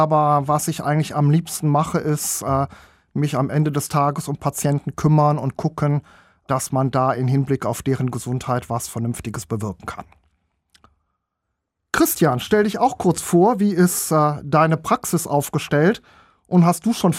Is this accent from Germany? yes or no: yes; Solingen, North Rhine-Westphalia, Germany; born there; also born or lived in Düsseldorf; now in Krefeld, Germany; bin gebürtiger Solinger, habe dann in Düsseldorf studiert und jetzt hat es mich nach Krefeld verschlagen.